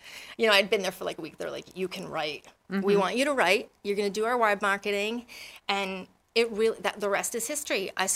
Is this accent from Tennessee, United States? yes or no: no; Rhode Island, United States; now in Connecticut, United States; I was new to Connecticut. I'm from Rhode Island.